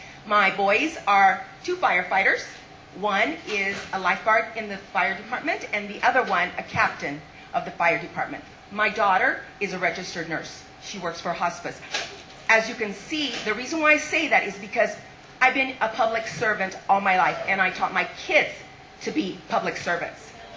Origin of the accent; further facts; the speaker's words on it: Long Beach, California, United States; Because I was raised in Long Beach. I raised my children in Long Beach.